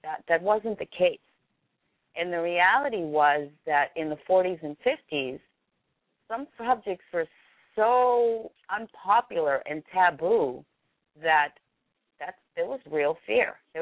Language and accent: English; United States; And, you know, I am an American citizen. I grew up here.